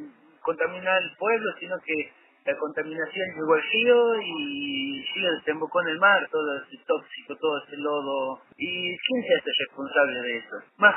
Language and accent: Spanish; Andalgalá, Catamarca, Argentina; yo soy nacido en Andalgalá, sí. Y quiero seguir viviendo en Andalgalá mientras la vida me deje